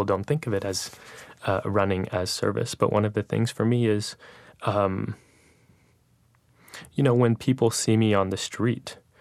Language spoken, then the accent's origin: English; New York, United States; now in Boston, United States; I'm 31 years old, and I'm from New York, New York.